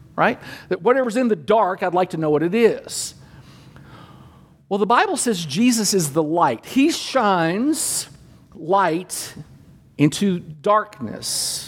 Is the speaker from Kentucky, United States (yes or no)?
yes; Danville, Kentucky, United States; Now, I grew up in Danville, Kentucky. My buddy Mike Wilson lived right up the street.